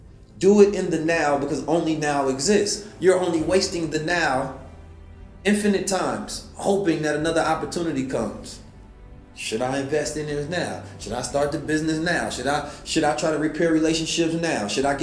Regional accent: Oakland, California, United States; also born or lived in St. Louis; Man, growing up in Oakland was crazy. Growing up in St. Louis was crazy.

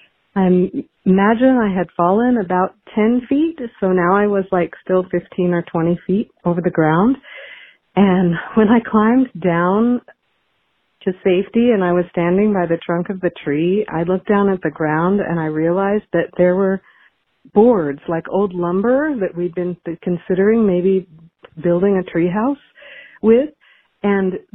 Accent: the Ozarks, United States; When I was 8 years old, growing up in the Ozarks, I was climbing a tree at a house that was right across the street from my elementary school.

